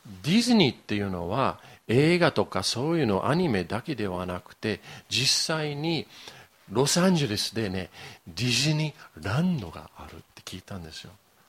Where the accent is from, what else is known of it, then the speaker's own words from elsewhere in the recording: Yokohama, Kanagawa, Japan; 僕は横浜育ちなんだけれども